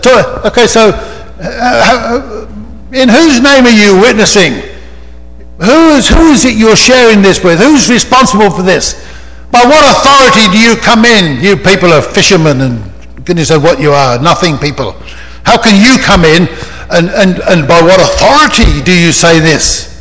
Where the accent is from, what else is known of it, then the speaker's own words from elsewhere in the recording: England, United Kingdom; Now, I'm English, of course, and that makes the world a difference.